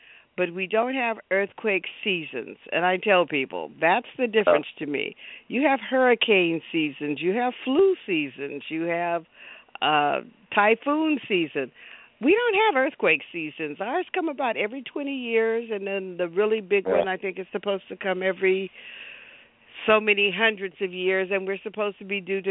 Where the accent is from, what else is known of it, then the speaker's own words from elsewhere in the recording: Los Angeles, California, United States; born there; I was born in Los Angeles.